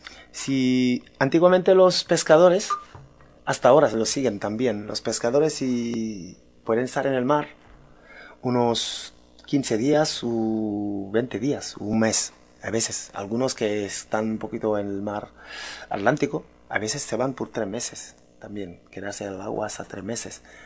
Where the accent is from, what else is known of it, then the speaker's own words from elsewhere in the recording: Senegal; also born or lived in Canary Islands; now in Madrid, Spain; Pero en el 99 que salí de Senegal, veníamos para un contrato de trabajo que hacíamos en las Islas de Canarias.